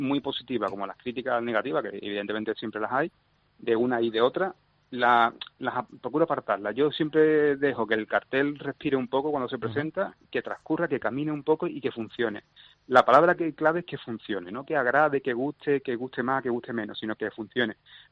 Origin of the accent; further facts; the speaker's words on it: Seville, Andalusia, Spain; soy muy sevillano, soy muy cofrade, soy muy, como decimos aquí, muy jartible.